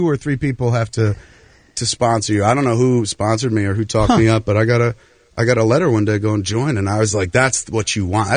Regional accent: New Jersey, United States; But for me, I grew up in Jersey. Jersey, and I know what it's like to grow up in the shadow of something larger than yourself.

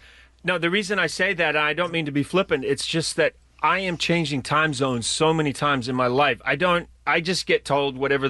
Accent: New Zealand; You know, I come from New Zealand

